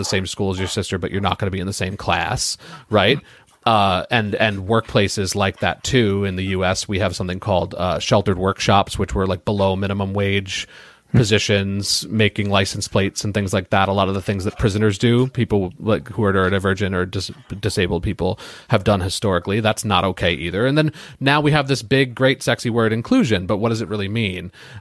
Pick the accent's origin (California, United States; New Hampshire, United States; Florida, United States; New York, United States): New York, United States; Long Island; an autistic professor from my hometown on Long Island, New York